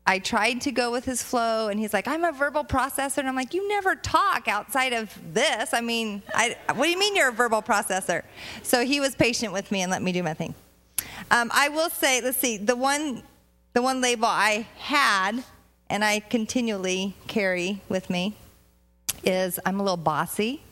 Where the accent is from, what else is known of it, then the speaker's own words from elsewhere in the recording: Montana, United States; moved away as an adult; also born or lived in Texas; now in California, United States; I always say I'm originally from Montana, even though I've not lived there for probably, I don't know, 26 plus years.